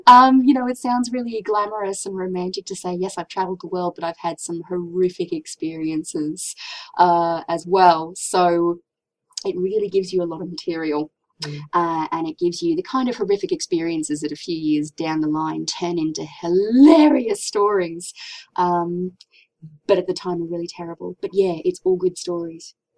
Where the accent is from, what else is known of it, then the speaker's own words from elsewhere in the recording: Townsville, Queensland, Australia; also born or lived in Burpengary / Rockhampton / Fiji; I started in Queensland, so I moved from Townsville to Burpengary to Rockhampton, and then we moved from Rockhampton to Fiji. So we lived in Fiji for 3 years.